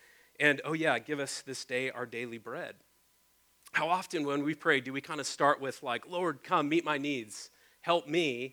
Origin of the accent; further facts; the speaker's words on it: the South, United States; I was raised in this area, I was raised in the South.